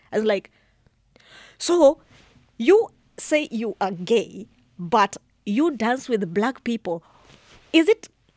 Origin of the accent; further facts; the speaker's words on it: Kenya; Oh, hi, where are you from? Kenya. How long have you been here, you know, all that.